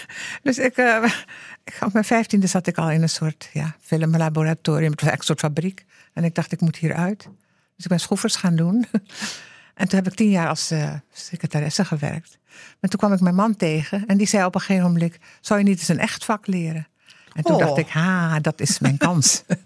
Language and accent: Dutch; Indonesia; now in Netherlands; En ik kom uit Indonesië en ik kwam in Nederland en niemand kon dat uitspreken.